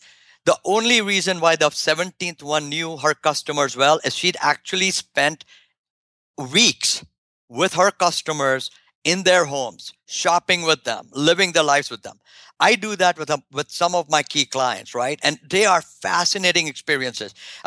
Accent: India; or the music that was played in my home country in India 1,000 years ago

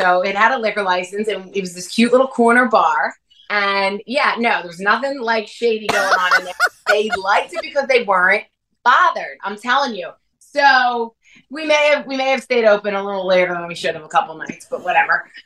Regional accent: Philadelphia, Pennsylvania, United States; Because I'm from Philly, right? I'm Northeast. I'm very like blunt

